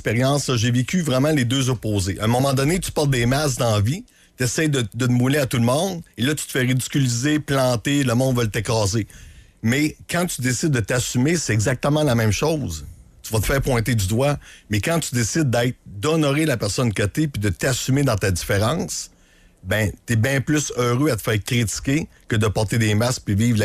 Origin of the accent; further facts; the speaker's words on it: Saint-Georges-de-Beauce, Quebec, Canada; Moi, je suis natif de Saint-Georges-de-Beauce.